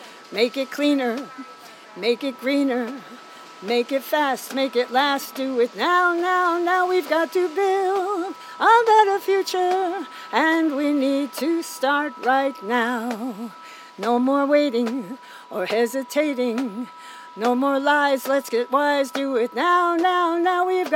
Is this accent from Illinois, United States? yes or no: no; Niskayuna, New York, United States; I grew up in, I was born in Colony, I grew up in Niskayuna, moved into downtown Schenectady.